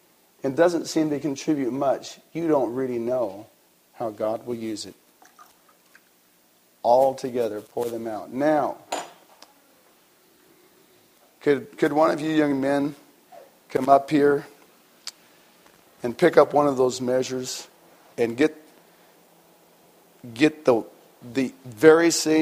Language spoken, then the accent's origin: English; Oregon, United States; I grew up in Oregon, near the Pacific Ocean.